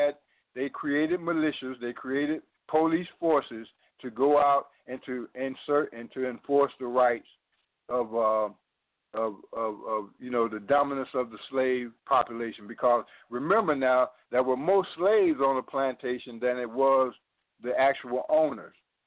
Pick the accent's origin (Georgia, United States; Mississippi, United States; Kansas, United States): Georgia, United States; Atlanta; But when I grew up in Atlanta, police everywhere.